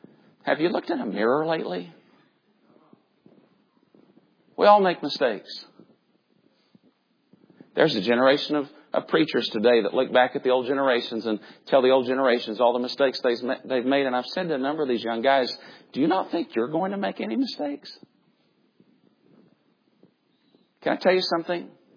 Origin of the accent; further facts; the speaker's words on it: Tennessee, United States; Now, I'm from Tennessee. Everybody's grandfather was a preacher.